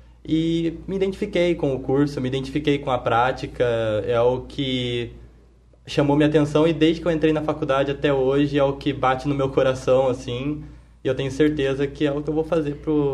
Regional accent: Minas Gerais, Brazil; estava lá na minha cidade, em Minas Gerais.

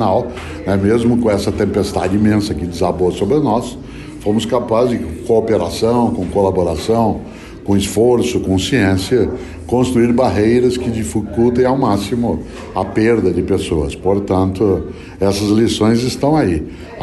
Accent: Londrina, Paraná, Brazil; eu que sou paranaense, pé vermelho de Londrina

